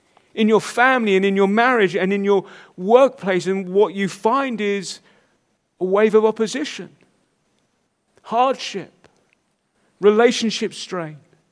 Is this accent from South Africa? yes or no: no; United Kingdom; And we think somehow, no, we must be stoic and have a stiff upper lip. We're British.